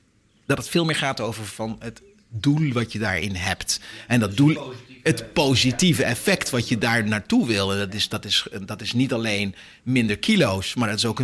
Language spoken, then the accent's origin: Dutch; Netherlands; Weet je, ik bedoel, wij zijn Nederlanders.